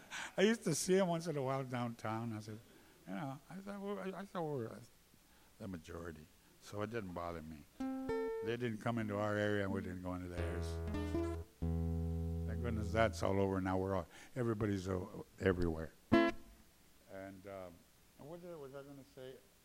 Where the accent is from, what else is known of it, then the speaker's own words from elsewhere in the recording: Tucson, Arizona, United States; But it's the same story about my own neighborhood where I grew up in Tucson. They bulldozed it.